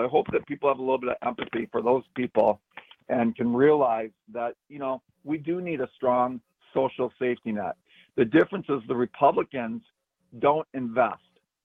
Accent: Wisconsin, United States; also born or lived in Seattle; now in Los Angeles, United States; I mean, I grew up in Wisconsin. When I graduated from college, I moved to Seattle. From Seattle, I moved to L.A.

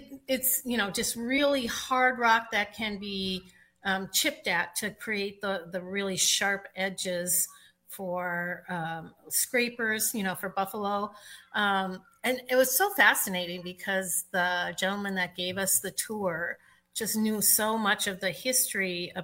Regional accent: Minnesota, United States; I grew up up in Stearns County, where the quarries are deep, deep, deep, deep, deep, where they cut all the granite out of it. And we'd go swimming in those in the summer.

